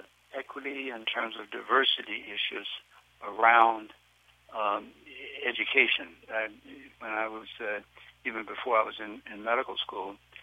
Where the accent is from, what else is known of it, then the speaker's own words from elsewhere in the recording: Memphis, Tennessee, United States; Yes, well, certainly growing up in the South at the time that I did, and in Memphis, which was a very active, engaged, developed black middle class society and culture